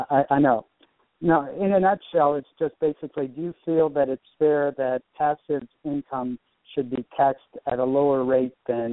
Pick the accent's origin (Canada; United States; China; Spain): Canada; because I'm originally from Canada